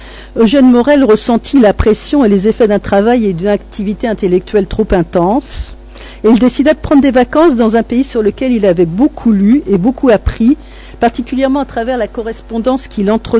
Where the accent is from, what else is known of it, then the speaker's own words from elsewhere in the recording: France; accent: French; mon accent anglais est incurable, français